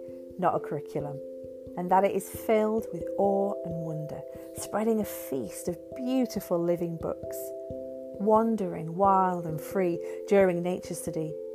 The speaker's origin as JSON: {"language": "English", "region": "Yorkshire and the Humber", "country": "United Kingdom", "accent": "Yorkshire", "said": "You can hear me doing my traditional Yorkshire accent."}